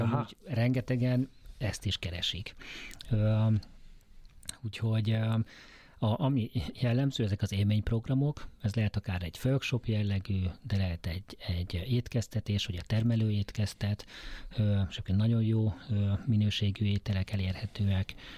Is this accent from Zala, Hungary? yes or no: yes; Nagykanizsa, Zala, Hungary; Mivel Nagykanizsán születtem, és ott töltöttem a gyerekkoromat, adott volt, hogy a Balatonra kijártunk hétvégenként, az egész nyarat ott töltöttük.